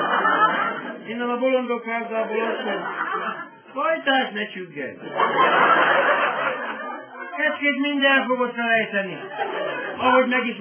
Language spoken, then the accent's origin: Hungarian; Budapest, Hungary; Kőbányán nevelkedtem, ismerek egy-két figurát